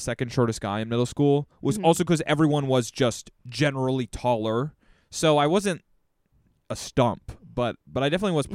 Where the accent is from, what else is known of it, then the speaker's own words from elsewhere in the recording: Minnesota, United States; accent: Minnesotan; I think the only thing Minnesotan about my accent is I just say a couple words differently.